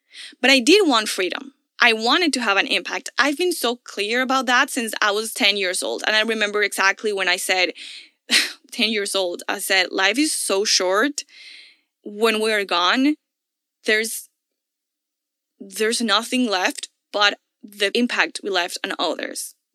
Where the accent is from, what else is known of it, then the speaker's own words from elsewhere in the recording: Venezuela; now in Miami, United States; in my alma mater back in Venezuela. And I was doing that from Miami.